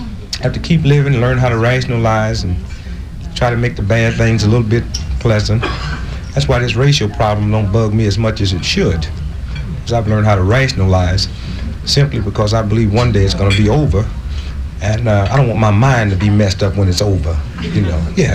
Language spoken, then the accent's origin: English; St. Louis, Missouri, United States; Born and raised in St. Louis, Missouri, but we had our problems there.